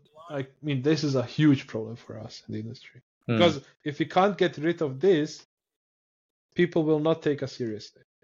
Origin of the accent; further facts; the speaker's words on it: Croatia; English is a second language; let's say Croatia, like we are a super small country, I'm basically from Croatia living here.